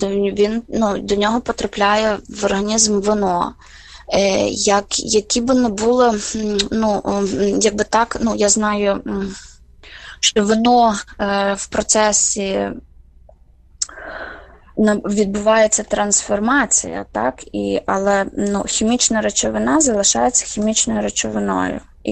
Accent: Lviv, Lviv Oblast, Ukraine; бо я зі Львова, в нас на Львівщині

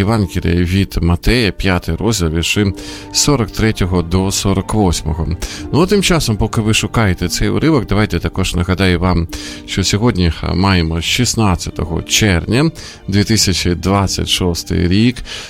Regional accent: Sumy, Sumy Oblast, Ukraine; В моїх рідних Сумах дрон потрапив в палац для дітей та юнацтва.

